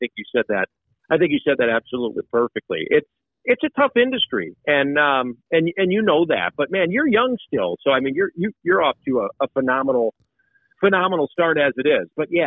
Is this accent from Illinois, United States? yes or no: yes; Chicago, Illinois, United States; I grew up in Chicago. I grew up rooting for the Cubs.